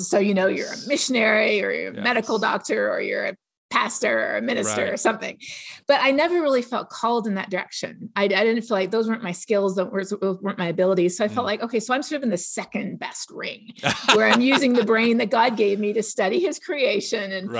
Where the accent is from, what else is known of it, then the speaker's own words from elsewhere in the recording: Canada; And growing up in Canada, everybody knows climate change is real